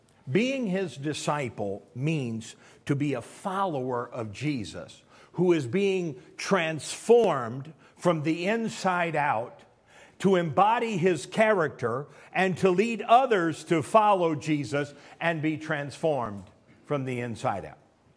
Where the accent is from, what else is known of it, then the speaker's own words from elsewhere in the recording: Illinois, United States; Now, we're from Illinois, y'all. All we ever use in Illinois is pepper and salt.